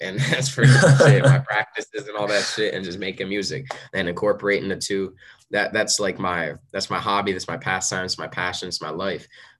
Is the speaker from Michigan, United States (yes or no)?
no; New Jersey, United States; I started doing it because I'm from New Jersey. So I was doing it in New Jersey and in the New York area.